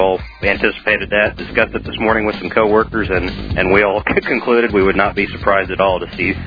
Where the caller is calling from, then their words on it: Missouri, United States; Missouri.